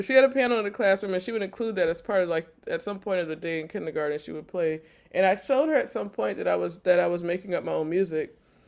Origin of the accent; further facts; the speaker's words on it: New Orleans, Louisiana, United States; I'm also influenced by my city, by New Orleans, growing up in New Orleans.